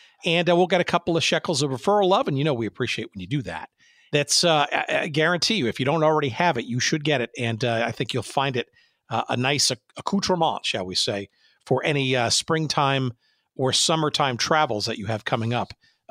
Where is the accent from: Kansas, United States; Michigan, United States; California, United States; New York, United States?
New York, United States; Well, actually, I'm from the New York area too.